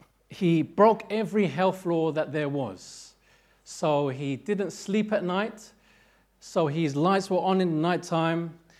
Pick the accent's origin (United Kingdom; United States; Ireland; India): United Kingdom; London; I grew up in Tottenham, in North London